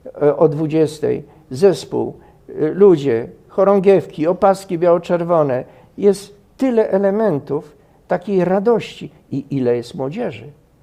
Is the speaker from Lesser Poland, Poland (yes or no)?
no; Warsaw, Masovian Voivodeship, Poland; ja też z Woli i tam przeżyłem to.